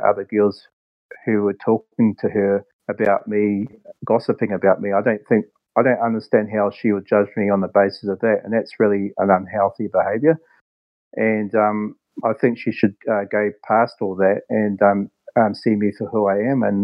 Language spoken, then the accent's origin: English; New Zealand; born there; She lives in New Zealand, and I was born in New Zealand, so it's no problem for me to go there for, say, 4 weeks holiday and meet her.